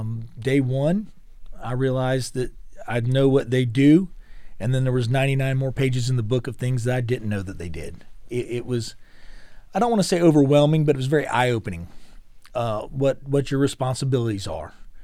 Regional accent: the South, United States; But growing up in the South, you know, everybody who was older than you was either sir or ma'am or aunt or uncle.

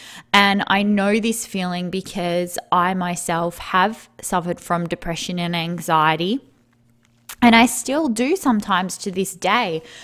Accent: Melbourne, Victoria, Australia; born there; Like I was born here in Melbourne. So I've always lived here except for when I went to uni

